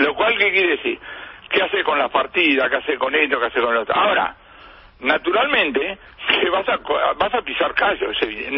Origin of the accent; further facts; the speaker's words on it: Argentina; que somos los argentinos